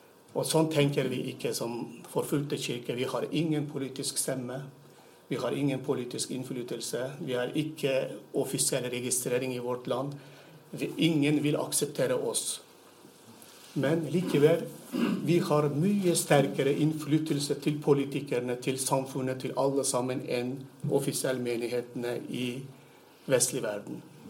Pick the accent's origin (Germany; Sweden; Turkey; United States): Turkey; Swedish is a second language; Jag är en turker. Jag älskar mitt land, min nation, mycket mer än någon andra.